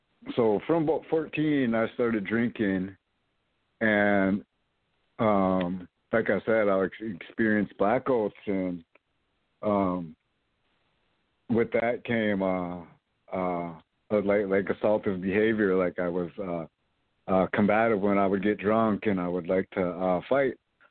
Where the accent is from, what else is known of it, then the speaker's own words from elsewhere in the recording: Minnesota, United States; I'm from Mille Lacs Lake Reservation, Mille Lacs Band of Ojibwe Reservation. I grew up on the south end there on the big lake of Mille Lacs, right on the reservation there.